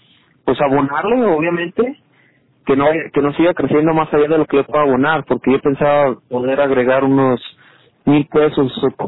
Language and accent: Spanish; Jalisco, Mexico; acá en mi estado, yo soy de Jalisco